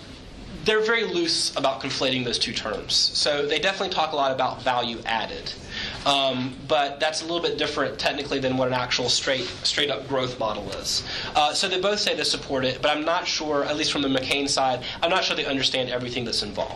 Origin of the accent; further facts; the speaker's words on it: North Carolina, United States; I come from North Carolina